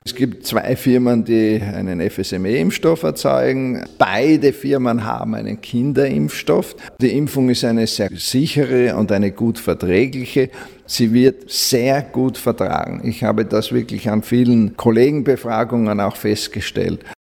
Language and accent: German; Styria, Austria; Und mir tut es als Steirer besonders leid